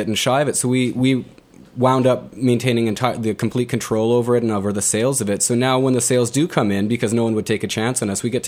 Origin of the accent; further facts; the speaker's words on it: Canada; I'm a Canadian